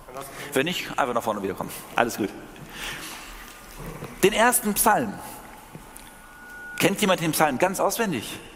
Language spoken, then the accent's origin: German; Germany; Ich als Deutscher habe gelesen, Quente.